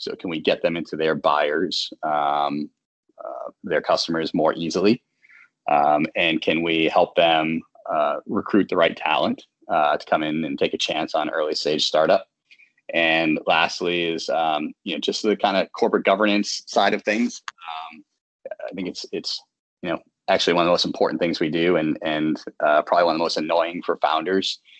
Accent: Boston, Massachusetts, United States; I always say, growing up in the Boston area, like if I couldn't have played shortstop for the Boston Red Sox, I'd want to be doing what I'm doing

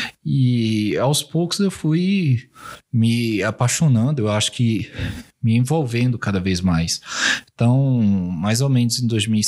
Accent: Pernambuco, Brazil; moved away; Eu vim de Pernambuco, eu vim para cá em 2001, né?

